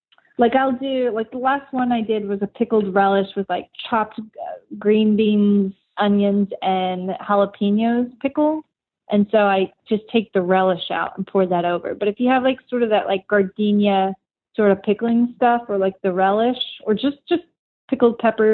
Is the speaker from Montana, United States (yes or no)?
no; Texas, United States; because I'm from Texas and barbecue is a bit of a religion around here, I just sort of imparted my Texas barbecue influence on that.